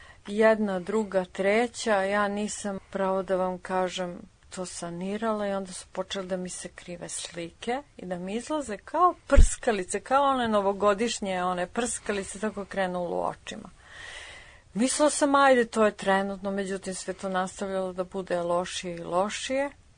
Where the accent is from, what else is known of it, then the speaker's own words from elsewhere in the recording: Bor, Southern and Eastern Serbia, Serbia; Da, ja sam rođena u Boru, normalno odrastala